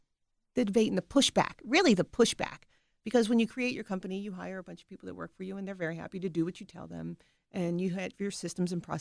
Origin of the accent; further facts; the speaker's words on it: United States; the leadership piece I learned was that as an American, I didn't realize how arrogant I really was about America.